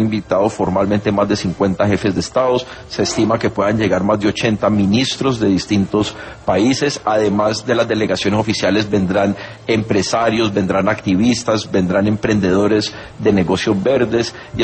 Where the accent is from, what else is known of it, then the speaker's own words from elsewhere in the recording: Cali, Valle del Cauca, Colombia; te lo digo como caleño, porque yo puede que sea el alcalde, pero soy caleño, hermano